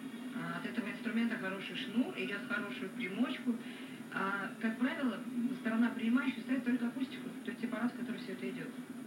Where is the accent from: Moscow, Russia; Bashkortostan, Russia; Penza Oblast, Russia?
Bashkortostan, Russia; Ufa; born there; Паша, я родилась в Уфе.